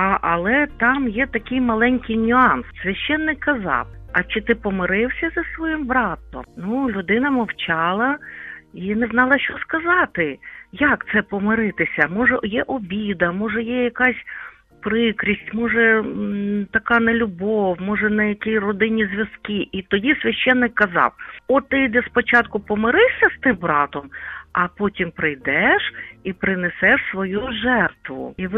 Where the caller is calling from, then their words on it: Lviv, Lviv Oblast, Ukraine; Я зі Львова дзвоню.